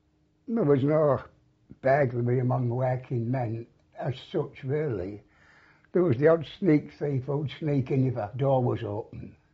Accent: Hull, Yorkshire and the Humber, United Kingdom; born or raised there

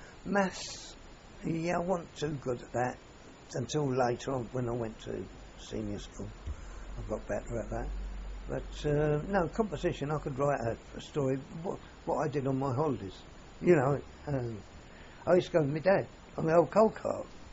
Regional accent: Tottenham, London, United Kingdom; I was born in Tottenham on February the 4th, 1929.

